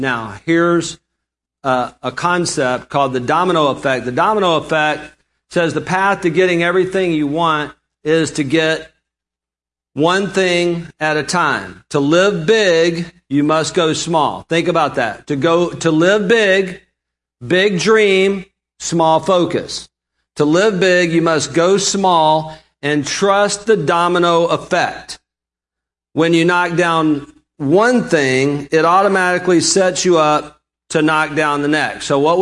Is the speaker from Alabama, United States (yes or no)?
yes; Alabama, United States; I'm from Alabama. Listen, we can turn a one-syllable word into 7 syllables